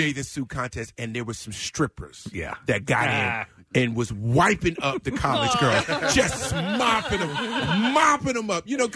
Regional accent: Nashville, Tennessee, United States; We just jumped in. We're from Nashville. And we drove.

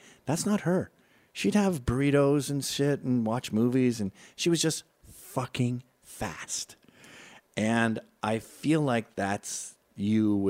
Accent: Canada; As a Canadian, like Scott

